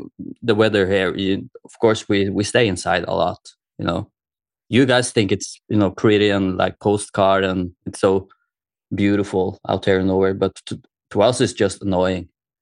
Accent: Moss, Eastern Norway, Norway; now in Oslo, Norway; A town just south of Oslo called Moss.

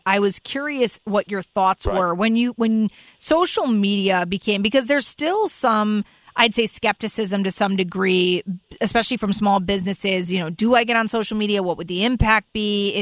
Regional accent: Stamford, Connecticut, United States; also born or lived in Fairfield; I was born in Stamford, grew up in Stamford, and then spent most of my life in Fairfield.

